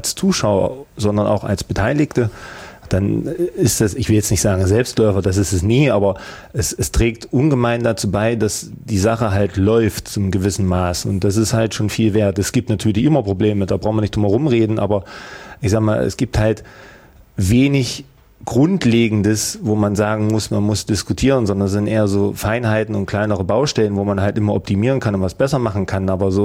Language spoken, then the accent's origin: German; Bad Frankenhausen, Thuringia, Germany; aus meiner Heimatstadt, aus Bad Frankenhausen mit dazugekommen sind